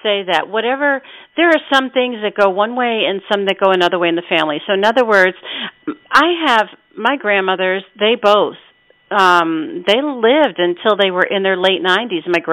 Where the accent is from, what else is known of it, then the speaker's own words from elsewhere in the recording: Pennsylvania, United States; I grew up in Pennsylvania in the mountains, I'll tell you.